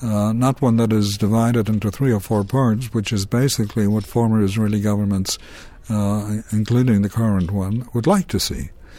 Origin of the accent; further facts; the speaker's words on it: Belgium; also born or lived in Germany; I grew up in, I was born in Germany. My early years, I grew up in Belgium.